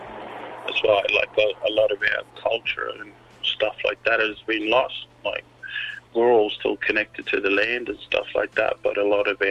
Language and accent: English; Queensland, Australia; I'm from Northwest Queensland. My mob stretched from the Northwest Queensland over to the territory.